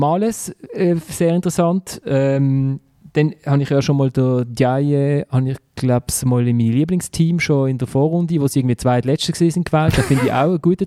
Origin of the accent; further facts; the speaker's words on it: Basel, Basel-Stadt, Switzerland; mag ich halt einfach als Basler